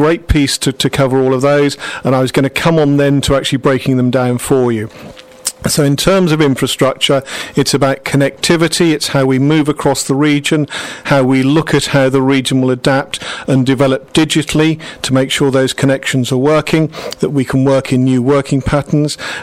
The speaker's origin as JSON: {"language": "English", "region": "South West England", "country": "United Kingdom", "tie": "born or raised there", "said": "and I grew up in Somerset, I remember first commuting into Bristol some 30 years ago."}